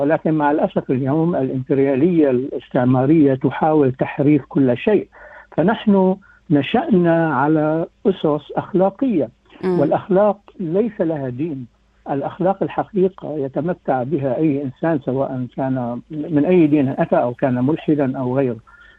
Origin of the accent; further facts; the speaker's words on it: Damascus, Damascus Governorate, Syria; accent: Damascene; أنا من دمشق ومعظم من يسمع لهجتي يعرف أنني أنا دمشقي، ولكن معظم أصدقائي والناس يعتقدون أنني فلسطيني. والسبب ذلك أنني أنا كنت في عالم ممتزج، أنا نشأت في دمشق القديمة في جو مليء باليهود